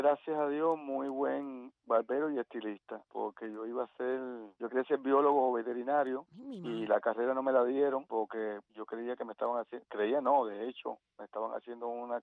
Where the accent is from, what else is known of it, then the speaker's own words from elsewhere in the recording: Havana, Cuba; De la mismísima Habana, viví. Nací en El Vedado. Ajá. Yo nací en El Vedado. Y de ahí me fui a Guanabacoa. A Guanabacoa, a Luyanó. De Luyanó ya, centro a Habana.